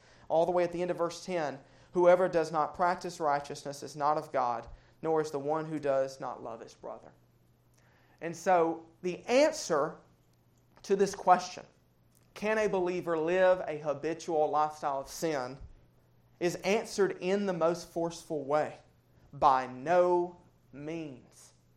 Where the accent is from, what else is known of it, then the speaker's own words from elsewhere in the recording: Alabama, United States; You know, I grew up in North Alabama. I'm in the thick of the Bible Belt.